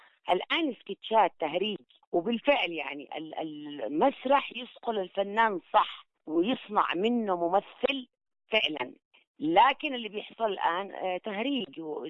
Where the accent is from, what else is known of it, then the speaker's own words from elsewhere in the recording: Taiz Governorate, Yemen; accent: Taizi; ما انا عاده افتخر بلهجتي التعزيه الامانه، حتى وانا خارج اليمن